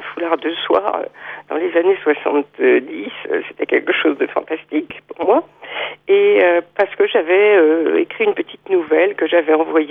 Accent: Brittany, France; Et je lui ai répondu « Mais je suis bretonne !»

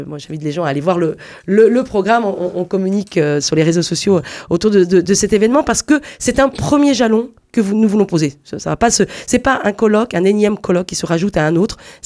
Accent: Brittany, France; je suis issue du sud de Morbihan, j'ai grandi dans une ferme laitière

